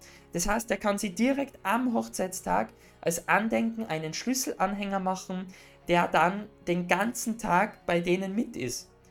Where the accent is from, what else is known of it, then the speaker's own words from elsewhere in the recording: Austria; Und zwar zum Beispiel bei uns in Österreich gibt es die Wichtelbox, nennt sich das.